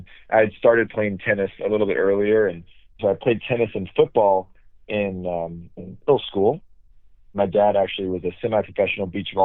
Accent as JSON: {"language": "English", "region": "Texas", "country": "United States", "tie": "born or raised there", "said": "Yeah, so growing up in Texas, you kind of just play a little bit of everything."}